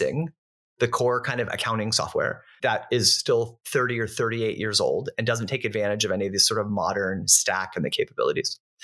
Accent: California, United States; Maybe it's growing up in the Bay Area.

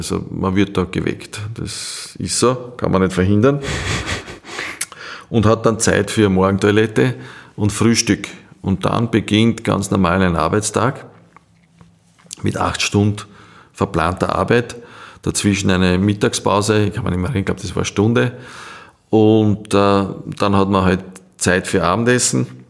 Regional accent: Austria; wir haben als Österreicher auch ein Gast mal mitgenommen

